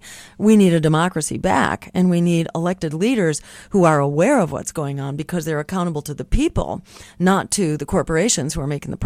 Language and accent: English; Massachusetts, United States; In my home state in Massachusetts, many of the social movements got together.